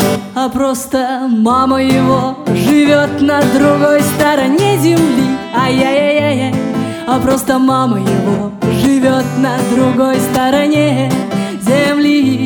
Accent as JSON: {"language": "Russian", "country": "Russia", "said": "Я говорю: «А я из России»."}